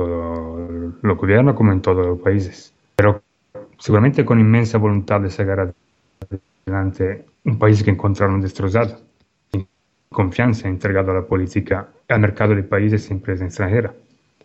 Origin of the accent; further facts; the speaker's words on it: Italy; Spanish is a second language; now in Ecuador; Yo, ustedes saben, yo soy italiano, así que no tengo ni derecho a votar